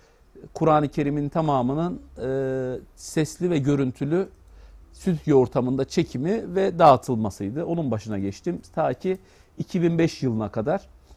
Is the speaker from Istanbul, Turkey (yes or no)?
no; Adana, Turkey; 71 Adana doğumluyum. İlkokul, ortaokul, liseyi Adana'da okudum.